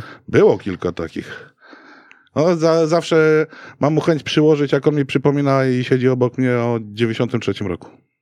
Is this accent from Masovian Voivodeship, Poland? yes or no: yes; Warsaw, Masovian Voivodeship, Poland; przecież ja jestem z Brudna